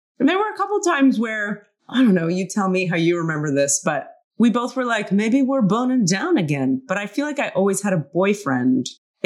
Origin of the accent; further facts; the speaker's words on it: Miami, Florida, United States; I'm from Miami and he's from this very close to Miami place. And we're both in fucking the Bay Area, and then we're both in Mumbai.